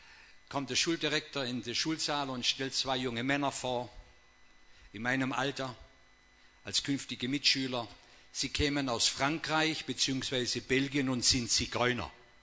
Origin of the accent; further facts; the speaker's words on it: Baden-Württemberg, Germany; sind nicht nur bei uns im Schwarzwald, wo ich herkomme, bekannt